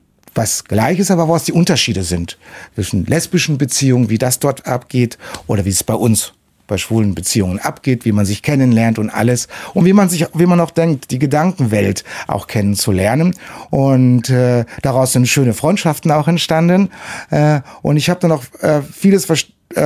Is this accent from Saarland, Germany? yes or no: no; North Rhine-Westphalia, Germany; now in Cologne, Germany; ich bin kein gebürtiger Kölner, sondern komme aus dem Sauerland und wollte immer nach Köln